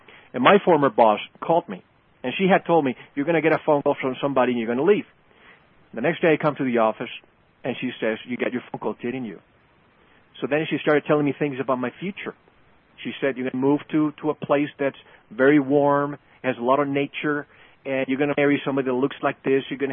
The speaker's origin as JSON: {"language": "English", "country": "Puerto Rico", "tie": "born or raised there", "moved": "yes", "lives_now": "Arizona, United States", "said": "I'm from the mountains. I'm from the ocean. I grew up in Puerto Rico where there's a lot of green and ocean."}